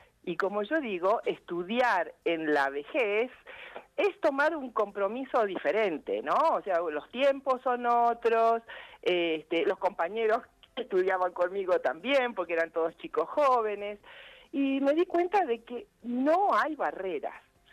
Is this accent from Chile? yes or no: no; Bariloche, Río Negro, Argentina; also born or lived in Buenos Aires; yo nací acá en Bariloche, hice toda mi primaria, mi secundaria acá, y el terciario lo fui a hacer a Buenos Aires. Vos imaginate, yo con 17 años, que me fui en un colectivo a Buenos Aires, fui a vivir a un pensionado